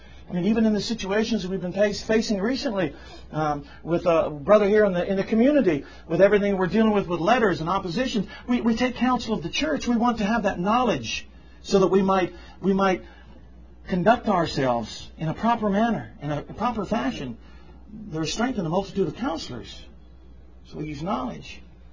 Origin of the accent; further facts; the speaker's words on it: Germany; Somebody asked us one time over in Germany, because I'm from Germany, prostitution is legal.